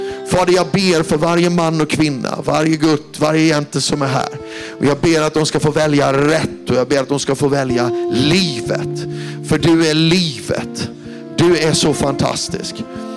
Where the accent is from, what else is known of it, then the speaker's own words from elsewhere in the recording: Austria; now in Sweden; Jag blev utslängd i köket där hemma i Österrike.